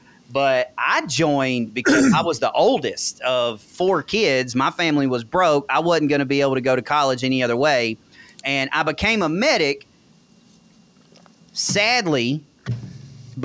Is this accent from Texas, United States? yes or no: no; Mississippi, United States; I sounded like Boomhauer from King of the Hill. Like, legit. I'm not kidding. Like, I'm not exaggerating at all. And so there was me and another dude from Mississippi in basic training.